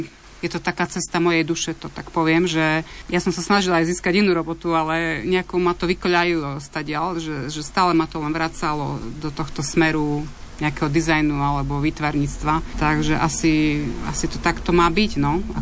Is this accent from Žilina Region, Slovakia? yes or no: no; Horná Mičiná, Banská Bystrica Region, Slovakia; now in Kremnica, Slovakia; Tak áno, sme v Kremnici, ale ja pochádzam z Hornej Myčinej pri Banskej Bystrici